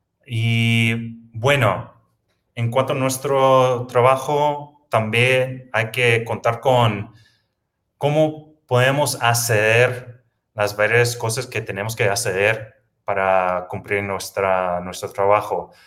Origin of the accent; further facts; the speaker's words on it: United States; Spanish is a second language; yo soy americano y normalmente no tengo tantas restricciones